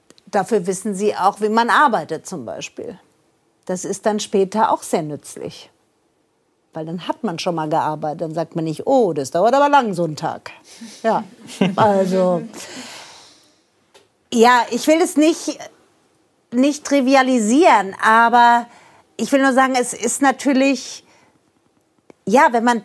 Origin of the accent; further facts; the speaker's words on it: Frankfurt, Hesse, Germany; Ich bin Frankfurterin